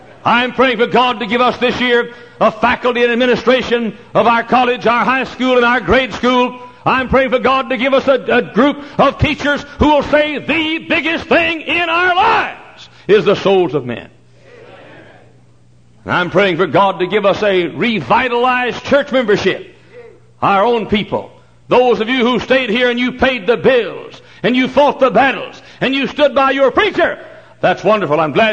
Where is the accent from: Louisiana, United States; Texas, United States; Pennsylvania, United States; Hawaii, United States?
Texas, United States; Dallas; I was preaching in my hometown area. I grew up in Dallas, and Garland, Texas is nearer to Dallas than Hammond is to Chicago.